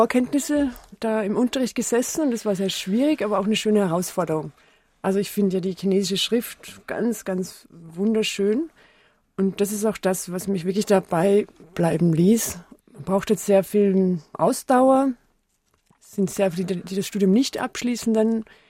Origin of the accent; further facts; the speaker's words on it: Lower Austria, Austria; Ich komme aus einem kleinen Ort in Niederösterreich, das ist eine Stunde von Wien.